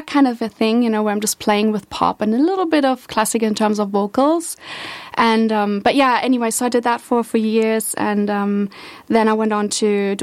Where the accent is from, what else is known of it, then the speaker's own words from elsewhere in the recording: Berlin, Germany; I grew up in Berlin, and it started very early, actually.